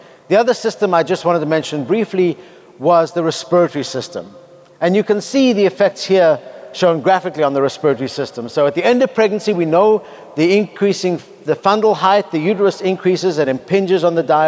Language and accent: English; Cape Town, Western Cape, South Africa; But I did find the South African flag, which is where I grew up in Cape Town, South Africa.